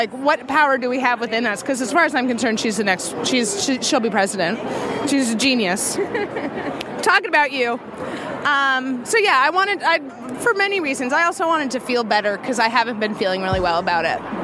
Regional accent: New York City, New York, United States; I'm from New York City originally.

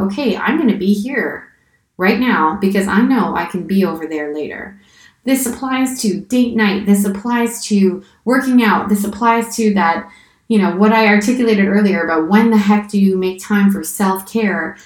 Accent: Canada; I grew up in Canada, but mon français est très ennuyeux.

